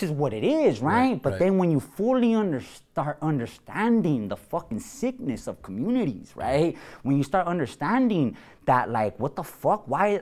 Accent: Los Angeles, California, United States; that's how I was born, raised, and I was born in East Los Angeles, which people don't know, that's pretty much like little Mexico right there, brother.

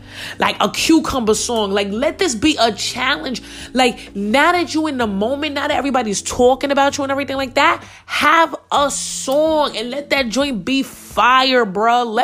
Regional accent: Queens, New York, United States; I was really raised in Queens. Like, I'm really from New York.

